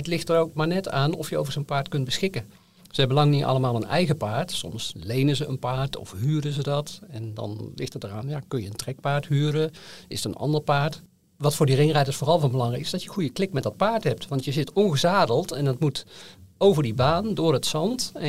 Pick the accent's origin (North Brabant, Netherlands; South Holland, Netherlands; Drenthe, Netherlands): North Brabant, Netherlands; born there; now in Zeeland, Netherlands; Kijk, ik ben een geboren Brabander. Ik zit nu 29 jaar in Zeeland.